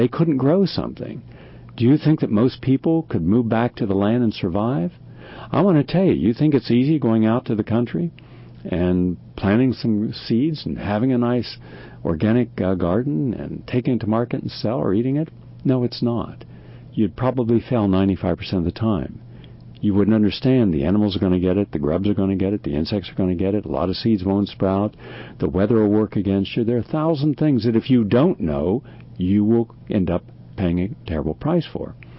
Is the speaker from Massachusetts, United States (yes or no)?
no; West Virginia, United States; some of my relatives and people I knew growing up in West Virginia.